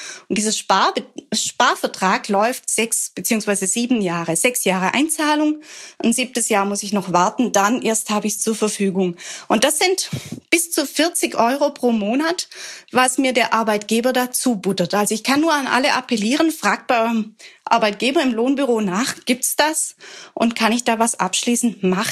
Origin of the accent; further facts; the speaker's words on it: Baden-Württemberg, Germany; Ich bin ja als Schwäbin zur Sparsamkeit erzogen